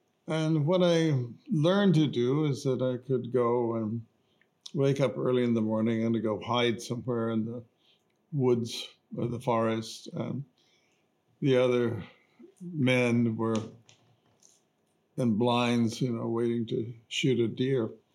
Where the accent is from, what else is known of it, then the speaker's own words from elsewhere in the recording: Waco, Texas, United States; And I grew up in Waco, Texas, and my father would go hunting and each year.